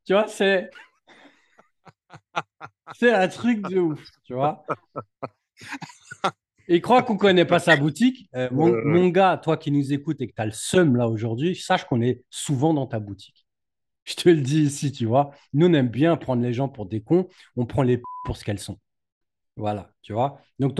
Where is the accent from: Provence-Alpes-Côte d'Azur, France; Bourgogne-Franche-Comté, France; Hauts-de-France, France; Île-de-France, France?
Île-de-France, France; Créteil; Personnellement, j'ai grandi au Montmélie, à Créteil.